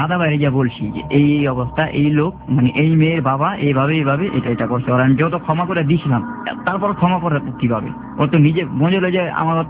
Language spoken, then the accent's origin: Bangla; Dhaka, Dhaka Division, Bangladesh; বললাম আমার বাড়ি ঢাকা।